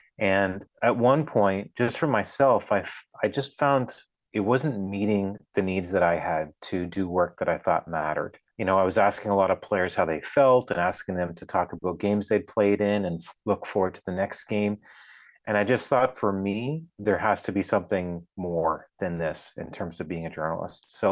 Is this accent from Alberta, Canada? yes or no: no; Ontario, Canada; So I'm from Southern Ontario and grew up kind of splitting time between a family dairy farm and the suburbs of Toronto.